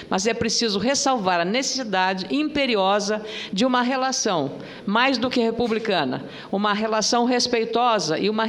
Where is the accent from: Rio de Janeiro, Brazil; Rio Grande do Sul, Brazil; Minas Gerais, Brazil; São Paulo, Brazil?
Rio Grande do Sul, Brazil; Eu, como gaúcha